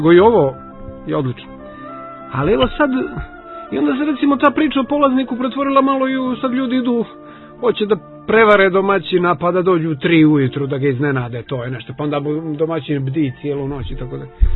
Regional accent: Montenegro; jer mi smo, moja porodica je iz Stare Crne Gore, ali smo odrasli dolje na Primorju

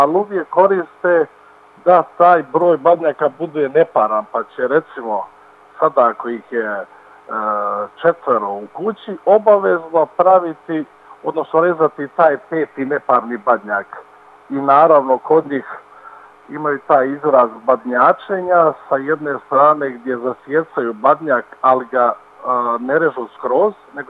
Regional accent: Raška District, Serbia; ja dolazim iz Srbije, iz tih, da kažemo, raških krajeva

